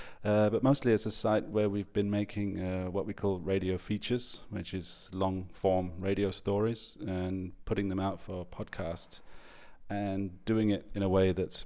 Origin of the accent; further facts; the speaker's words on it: England, United Kingdom; moved away as an adult; now in Denmark; I'm actually originally from England, but I moved to Denmark 15 years ago